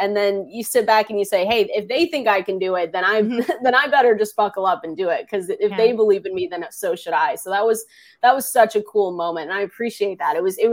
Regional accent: Seattle, Washington, United States; I love the Seahawks. I'm from Seattle, right? Seahawks fan.

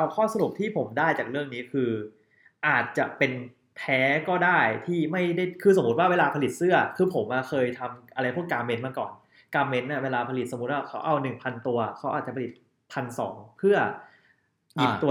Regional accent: Chanthaburi, Thailand; บ้านผมอยู่จังหวัดจันทบุรีซึ่งมันใกล้ๆใกล้ๆฝั่งอรันโดยอรันนะก็คือโรงเกลือนั่นแหละมันคือโรงเกลือ

